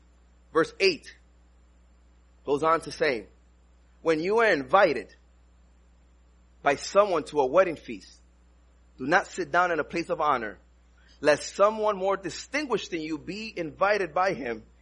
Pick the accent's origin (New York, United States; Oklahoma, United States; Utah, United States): New York, United States; New York City; also born or lived in Dominican Republic; I'm from the Dominican Republic, grew up in New York City